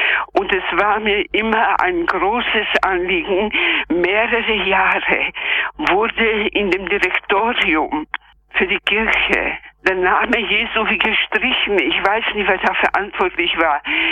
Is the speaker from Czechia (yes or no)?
yes; Czechia; moved away; Und vielleicht noch die Erfahrungen aus meiner alten Heimat. Ich komme aus Tschechien, in der Nähe von Schlesien geboren.